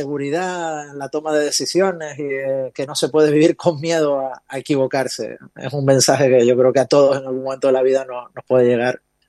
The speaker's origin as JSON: {"language": "Spanish", "region": "Canary Islands", "country": "Spain", "said": "siendo canarios y teniendo el mar alrededor"}